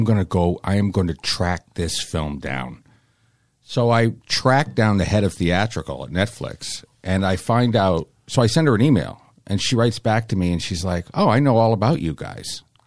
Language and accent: English; Boston, Massachusetts, United States; Well, because we grew up with independent movie theaters.